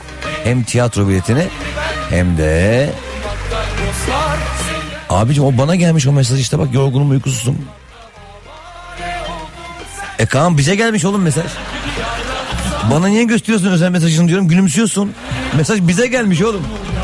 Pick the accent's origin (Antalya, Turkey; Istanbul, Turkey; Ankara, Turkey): Istanbul, Turkey; born there; Ben Bakırköy Bahçeliler doğumlu muyum? Evet Bahçeliler o zaman Bakırköy'e bağlıydı ama yan yanalar hala.